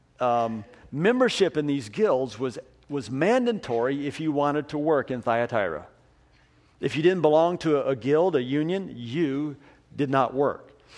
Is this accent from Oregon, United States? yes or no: yes; Cave Junction, Oregon, United States; Cave Junction, my hometown that I grew up in, all of 300 people, is to Portland.